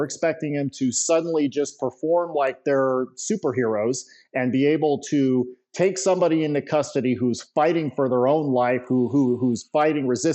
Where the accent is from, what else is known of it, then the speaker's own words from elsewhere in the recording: Nevada, United States; Nevada State Post here, you know, my home state, only requires a department to have their cops qualify twice per year.